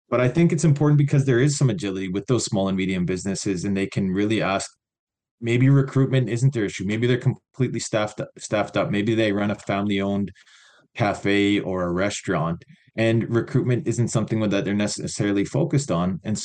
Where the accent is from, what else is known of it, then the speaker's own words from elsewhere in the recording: Waterhen Lake First Nation, Saskatchewan, Canada; now in Regina, Canada; I am from Waterhen Lake First Nation, which is just north of Meadow Lake, Saskatchewan. Some people might know where that is, small town up in northern Saskatchewan. And but I've lived in Regina now for, 18 years.